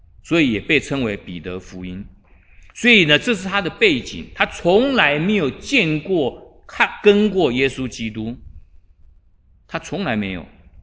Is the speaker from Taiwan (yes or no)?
no; China; 我们在这边没有一个是犹太人，我们都是中国人，没有一个犹太人，我们每一个都是外邦人。